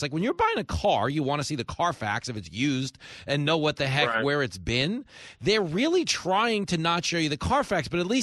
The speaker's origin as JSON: {"language": "English", "region": "New York", "country": "United States", "tie": "born or raised there", "said": "I grew up in New York. I always thought crime was a big deal."}